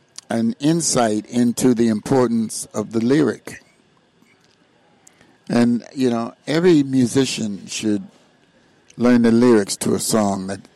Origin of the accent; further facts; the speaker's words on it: Wilmington, Delaware, United States; also born or lived in Camden; I'm from Wilmington, Delaware. And, of course, I was living in Camden, where I was born.